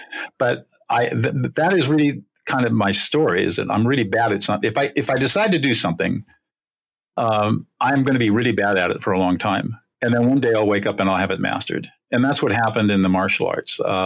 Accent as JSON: {"language": "English", "region": "California", "country": "United States", "tie": "born or raised there", "said": "I grew up in Southern California in affluence"}